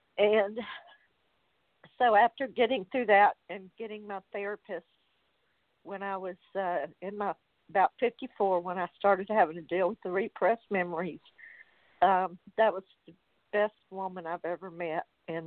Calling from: Louisiana, United States; Thank you. I'm calling from Louisiana.

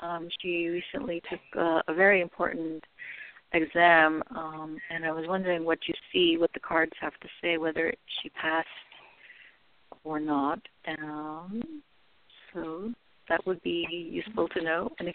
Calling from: California, United States; California.

